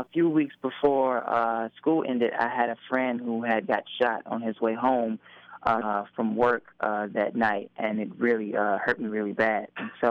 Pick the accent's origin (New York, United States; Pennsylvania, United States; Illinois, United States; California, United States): Illinois, United States; Chicago; I am from Chicago, yes.